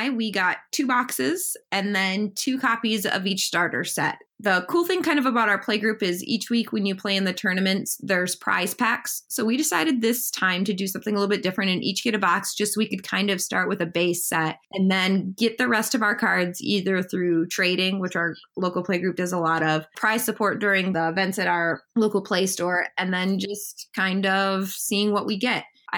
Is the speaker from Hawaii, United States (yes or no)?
no; Grand Blanc, Michigan, United States; I'm from Grand Blanc, Michigan. It's kind of sort of in the Flint area, so mid-Michigan.